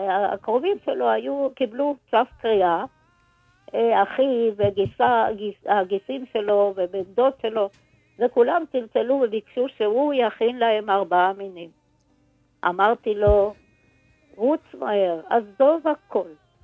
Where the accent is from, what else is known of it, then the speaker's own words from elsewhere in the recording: Jerusalem, Jerusalem District, Israel; now in Bnei Brak, Israel; אני במקור מירושלים.